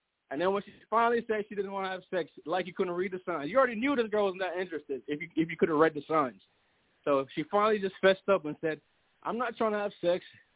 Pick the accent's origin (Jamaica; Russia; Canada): Jamaica; I'm Jamaican, man. Wagwan.